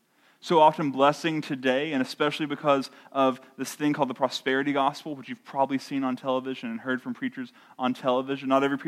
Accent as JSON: {"language": "English", "town": "Marion", "region": "North Carolina", "country": "United States", "tie": "born or raised there", "said": "It's easy growing up in Marion, North Carolina, to assume that everyone just knows the gospel"}